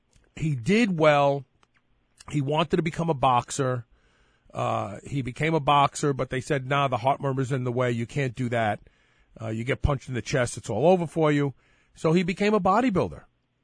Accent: Brooklyn, New York, United States; for me, growing up in Brooklyn, when I grew up in Brooklyn, my father used to refer to me as a puppy

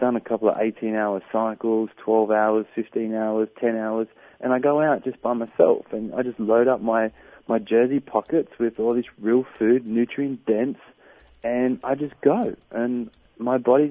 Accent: Australia; Well, I'm an Aussie

